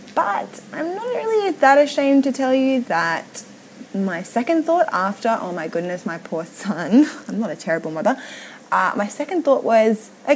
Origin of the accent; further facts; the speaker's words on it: Sydney, New South Wales, Australia; I'm from Sydney, Australia.